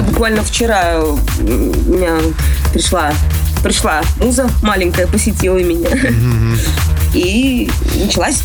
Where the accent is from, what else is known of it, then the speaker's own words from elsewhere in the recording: Moscow, Russia; Московские концерты, они всегда как отличаются вот этим, в родном городе давать концерт.